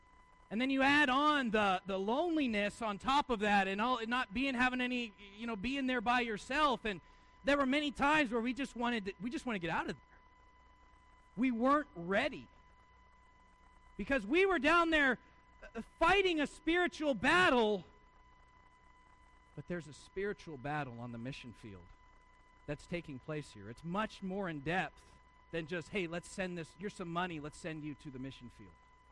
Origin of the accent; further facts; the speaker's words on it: United States; oh, she's just got to be on drugs, because I'm an American. And we don't really deal with that.